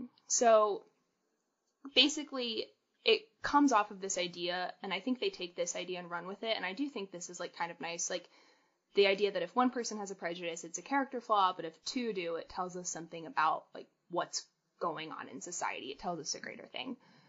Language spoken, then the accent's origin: English; Georgia, United States; In Georgia, shouts to my home state